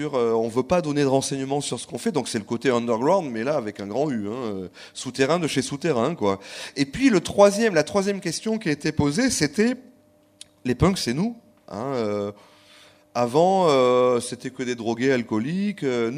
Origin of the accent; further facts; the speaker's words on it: Bordeaux, Nouvelle-Aquitaine, France; c'était une journée importante parce que je suis bordelais